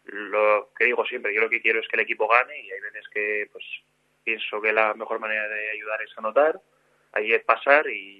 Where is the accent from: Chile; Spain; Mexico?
Spain; Basque Country; Somos vascos los dos, sí.